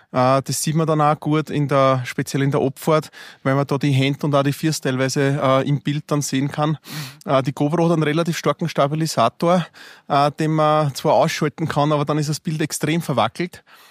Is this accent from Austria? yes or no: yes; Burgenland, Austria; das wäre mir als Burgenländer ein bisschen zu eisig und zu steil